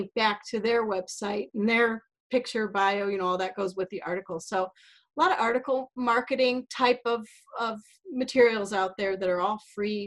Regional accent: Iowa, United States; also born or lived in Minnesota; now in Maine, United States; I'm a Midwestern girl at heart. I was raised in Iowa, born in Minnesota. So I've kind of lived everywhere now, and we've lived in Maine since 2004.

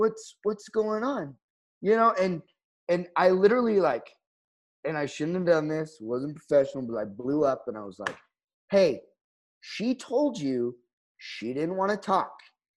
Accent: Provo, Utah, United States; From Provo, Utah.

